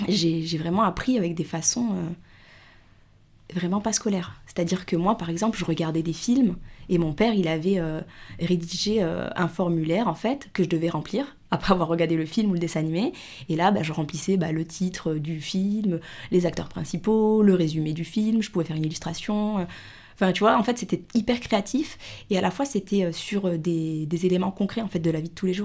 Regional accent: Paris, Île-de-France, France; born there; je suis née à Paris, en Île-de-France.

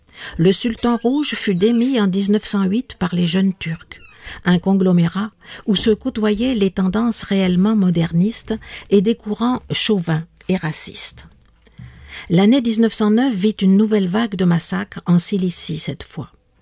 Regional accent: Marseille, Provence-Alpes-Côte d'Azur, France; born there; Ma mère est allemande, mon père est arménien, et moi je suis née à Marseille dans un bastion communiste, l'Estac.

